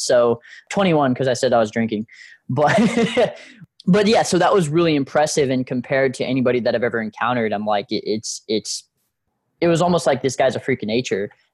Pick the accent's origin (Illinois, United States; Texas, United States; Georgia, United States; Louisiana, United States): Texas, United States; Galveston; also born or lived in Houston; Being a military family, as I said, grandfather Marine, dad Marine, we moved around a little bit whenever I was growing up, but settled down, I think it was like 2000 in Galveston. Then we moved to Houston